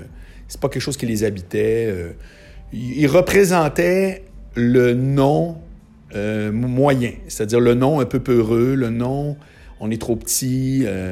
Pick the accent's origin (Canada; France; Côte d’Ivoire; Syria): Canada; Quebec; C'est pas parce que je dis que je suis pas fier d'être Québécois que j'en ai honte.